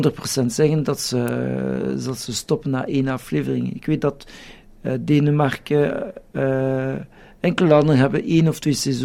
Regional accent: Belgium; ik ben niet Australisch, ik ben Belg

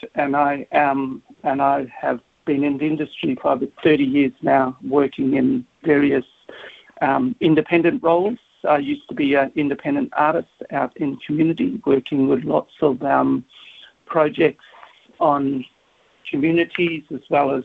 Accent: Broome, Western Australia, Australia; And I grew up in Broome. So my grandparents were stolen generation, but I grew up in Broome many, many years ago.

